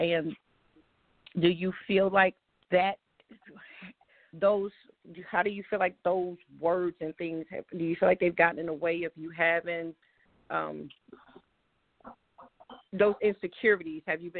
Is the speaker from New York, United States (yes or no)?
yes; Brooklyn, New York, United States; but I was raised in Brooklyn, and that is what our summers consisted of.